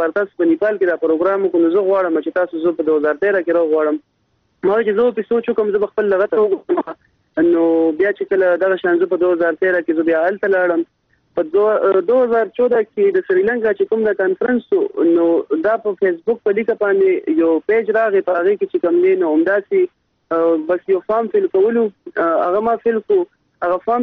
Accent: Mardan, Khyber Pakhtunkhwa, Pakistan; زه د مردان د سیمې سره تعلق لرم او موږ پښتانه یو.

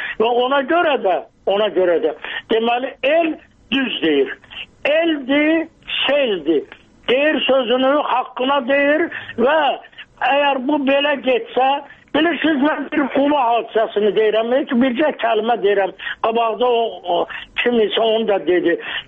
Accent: Ismayilli District, Azerbaijan; İsmayıllı mənim doğma yurdumdur, elimdir.

